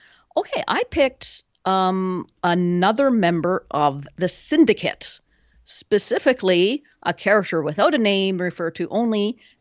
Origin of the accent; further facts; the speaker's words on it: Halifax, Nova Scotia, Canada; to my hometown of Halifax, Nova Scotia.